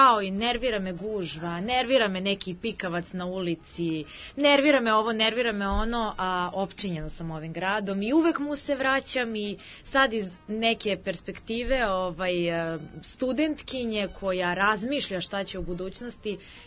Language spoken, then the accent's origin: Serbian; Obrenovac, Belgrade, Serbia; Ja sam iz Obrenovca.